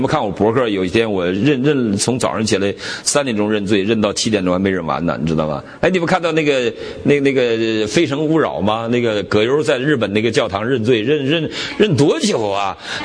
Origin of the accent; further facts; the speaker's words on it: Northeast China, China; 我们东北人，我是东北人